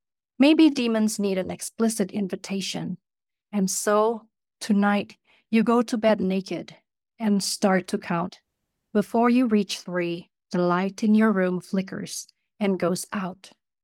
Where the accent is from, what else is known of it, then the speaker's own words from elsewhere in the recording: Indonesia; I grew up in Indonesia, then I received a scholarship to study in the US. I was a PhD student in New York.